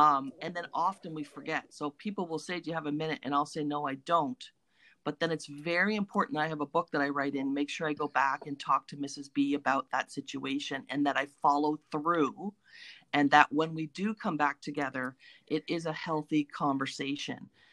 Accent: Canada; And I love being Canadian. I will always be Canadian. I'm very proud of it.

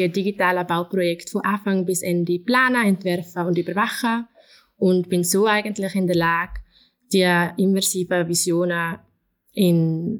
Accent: Chur, Graubünden, Switzerland; ich komme aus Chur

